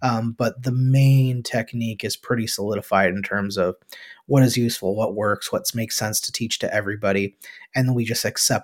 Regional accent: United States; we're both American. This is where we grew up.

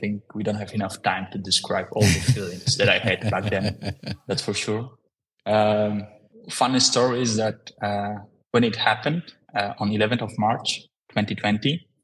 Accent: Warsaw, Masovian Voivodeship, Poland; English is a second language; I was born and raised in Warsaw, in Poland, Central Europe.

